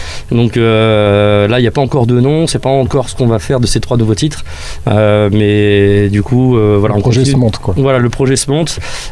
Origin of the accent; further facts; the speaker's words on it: Caen, Normandy, France; donc on est originaire de Caen